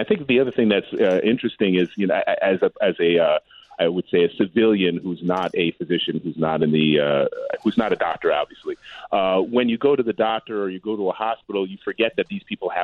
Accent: New York, United States; I'm a New Yorker. I'm a born and bred New Yorker.

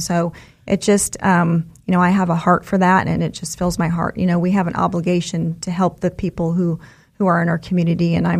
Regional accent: Omaha, Nebraska, United States; now in Wichita, United States; I'm from Omaha, Nebraska.

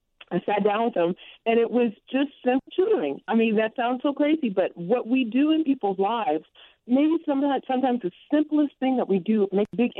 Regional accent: Los Angeles, California, United States; But I was from South Central Los Angeles, didn't have any money, and I didn't have access to tutoring

